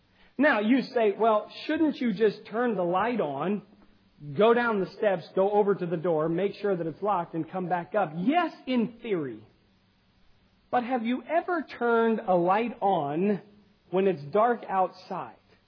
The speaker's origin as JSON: {"language": "English", "region": "Virginia", "country": "United States", "tie": "born or raised there", "lives_now": "Charlotte, United States", "said": "When I was little and I grew up in Northern Virginia, we had a basement."}